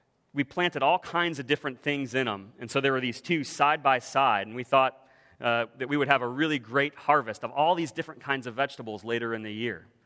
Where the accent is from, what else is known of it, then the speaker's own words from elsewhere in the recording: Cleveland, Ohio, United States; When we moved away from Cleveland, Ohio, I'm from Cleveland. I grew up there. I'm afflicted with the Cleveland sports curse